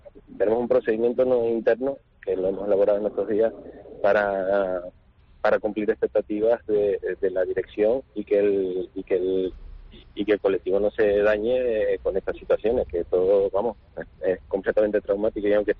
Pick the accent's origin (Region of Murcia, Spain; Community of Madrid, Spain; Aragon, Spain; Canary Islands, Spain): Canary Islands, Spain; entendieron que somos de Canarias, no tenemos maquinaria pesada